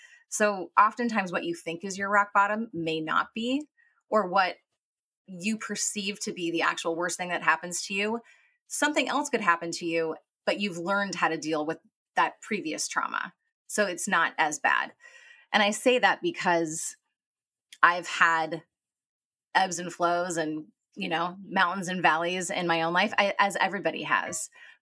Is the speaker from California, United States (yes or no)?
yes; Los Angeles, California, United States; So my story. I was born and raised in Los Angeles. I'm a twin. I grew up in kind of the entertainment industry.